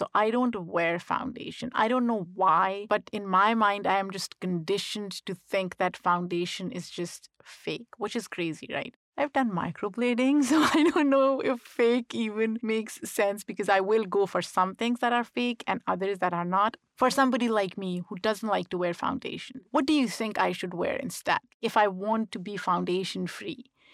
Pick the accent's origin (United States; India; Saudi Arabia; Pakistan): Pakistan; growing up in Pakistan